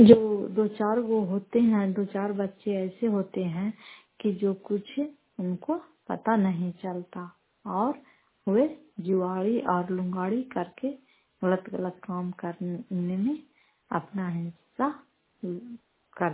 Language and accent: Hindi; Fatehpur, Bihar, India; घर के फतेहपुर पंचायत मुखर्ता, जिला नालंदा और करायता प्रखंड की निवासी हूँ